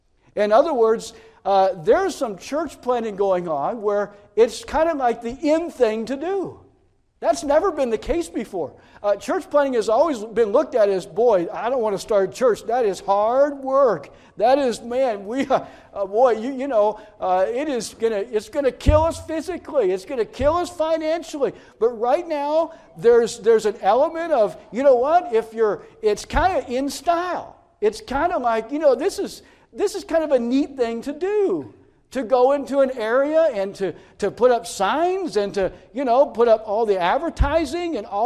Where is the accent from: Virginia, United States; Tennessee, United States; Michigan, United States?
Tennessee, United States; I'm from Tennessee, so forgive me. It ain't getting any better. I told my wife, I said, if I start speaking Southern, please tell me. I'm a Yankee.